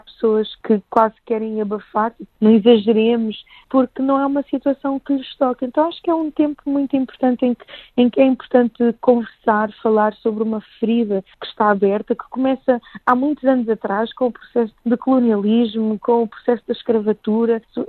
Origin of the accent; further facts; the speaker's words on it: Mozambique; now in Portugal; Eu sou moçambicana, mas vivo em Portugal há 32 anos, como muitos outros vivo na diáspora